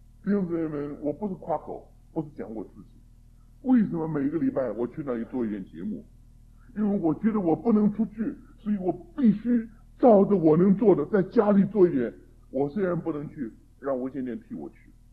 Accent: China; 我们中国人世代不阶级观念还在

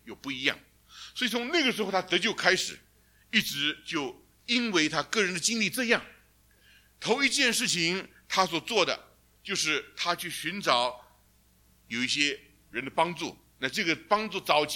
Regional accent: China; now in United States; 因为我们身为中国人，我们一定有中国人的背景，因为我们来到美国不知不觉受美国的影响

